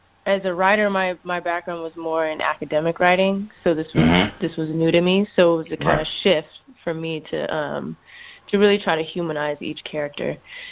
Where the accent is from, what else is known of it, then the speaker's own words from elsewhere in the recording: California, United States; And I was like, yo, I'm from the Bay